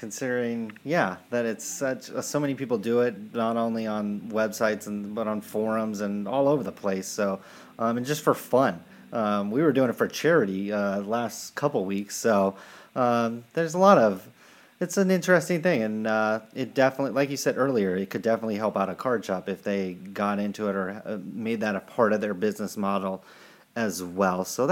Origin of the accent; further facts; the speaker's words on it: California, United States; I'm from California, so I pay tax